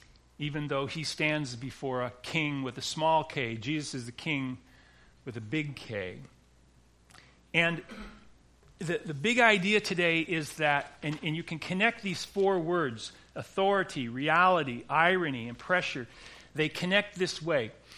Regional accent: United States; I'm an American living in Oregon.

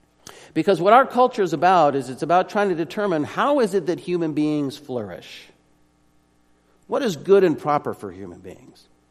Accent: Arizona, United States; I grew up in Arizona, so I'm still fascinated by the fall. The fact that trees turn colors, cactus never turned colors.

